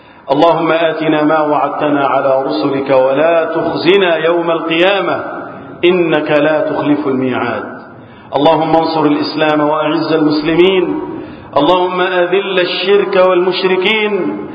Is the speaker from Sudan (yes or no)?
no; Egypt; اللهم احفظ بلدنا مصر وسائر بلاد المسلمين من الفتن.